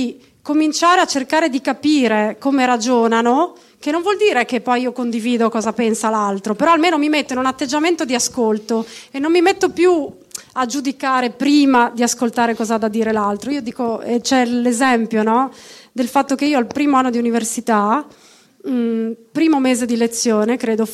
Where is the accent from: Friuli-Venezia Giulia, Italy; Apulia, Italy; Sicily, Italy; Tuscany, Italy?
Friuli-Venezia Giulia, Italy; Avevo 19 anni, nata e cresciuta in Italia, in Friuli tra l'altro